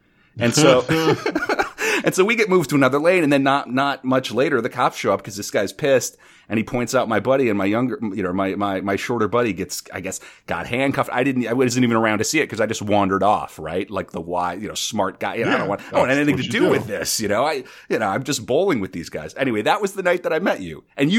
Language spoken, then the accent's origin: English; North Dakota, United States; now in New York City, United States; And, you know, I'm originally from North Dakota. I live in New York City.